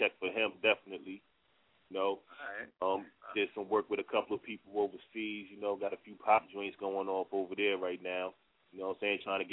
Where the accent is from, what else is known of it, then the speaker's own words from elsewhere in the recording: New Jersey, United States; I'm from Jersey, you know. I spent a lot of time grinding in New York.